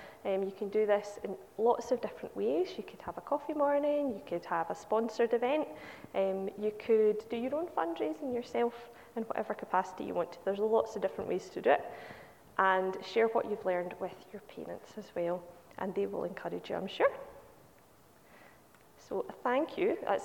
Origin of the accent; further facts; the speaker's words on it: Greenock, Scotland, United Kingdom; now in Cumbernauld, United Kingdom; I do live in Cumbernauld. I'm originally from Greenock, however.